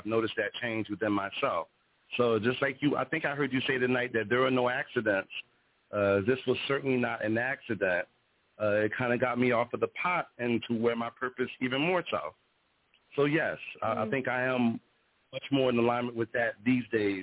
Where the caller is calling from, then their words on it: Philadelphia, Pennsylvania, United States; I'm calling in from Philadelphia.